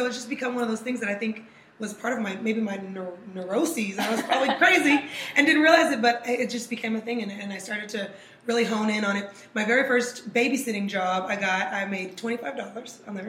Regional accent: Oklahoma City, Oklahoma, United States; Because I'm originally from Oklahoma City, so I went to an art school there, or high school there

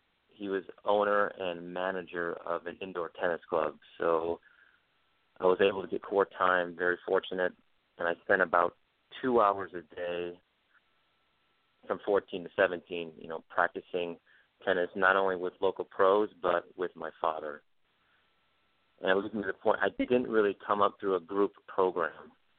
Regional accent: Michigan, United States; I grew up in Michigan, and quite funny is that Michigan actually has a ton of players that went on to become very good professionals.

